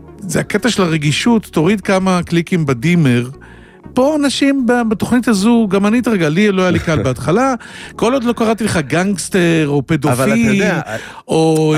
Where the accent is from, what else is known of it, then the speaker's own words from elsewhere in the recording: Holon, Tel Aviv District, Israel; גדלתי בחולון בת ים, מעמד בינוני נמוך מאוד.